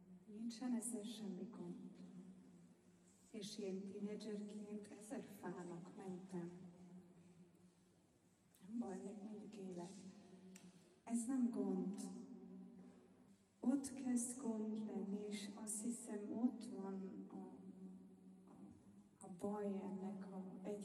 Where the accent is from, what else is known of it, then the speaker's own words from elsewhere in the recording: Austria; Hungarian is a second language; Én osztrák vagyok, úgyhogy nagyon szeretem síelni.